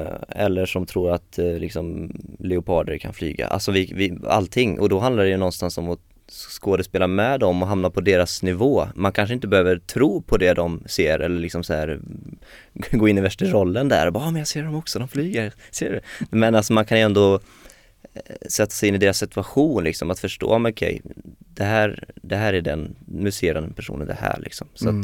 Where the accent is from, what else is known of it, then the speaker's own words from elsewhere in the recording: Strömstad, Västra Götaland County, Sweden; jag skulle hamna liksom i min hemstad Strömstad.